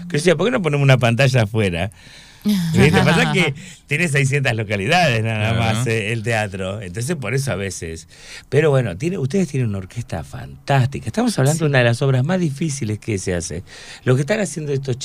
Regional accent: Avellaneda, Buenos Aires Province, Argentina; yo soy de Avellaneda y tengo un teatro que tiene 120 años

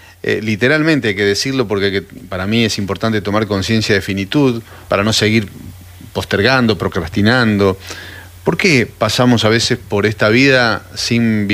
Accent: Santa Fe, Argentina; yo soy de Santa Fe, oriundo, pero mi madre es entrerriana, es de Concepción del Uruguay.

